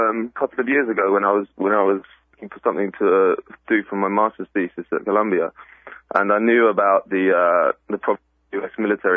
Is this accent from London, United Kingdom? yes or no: yes; London, United Kingdom; I'm from London. I work for the Financial Times now in London, but I spent a bit of time in the States at graduate school at Columbia, and then lived there afterwards